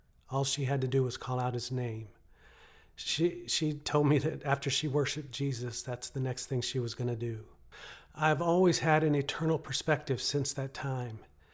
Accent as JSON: {"language": "English", "town": "Boynton", "region": "Oklahoma", "country": "United States", "tie": "born or raised there", "said": "I took my whole worship team back to my hometown of Boynton, Oklahoma, to lead in a community worship service."}